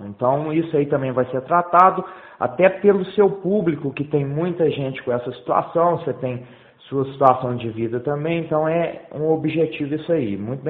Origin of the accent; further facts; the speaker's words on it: Campo Belo, Minas Gerais, Brazil; eu sou natural de Campo Belo, meus pais residem em Campo Belo